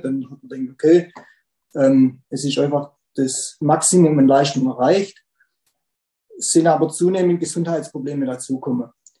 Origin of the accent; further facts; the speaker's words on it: Rudersberg, Baden-Württemberg, Germany; aus Rudersberg, Baden-Württemberg, und wir haben einen Milchviehbetrieb seit annähernd 20 Jahren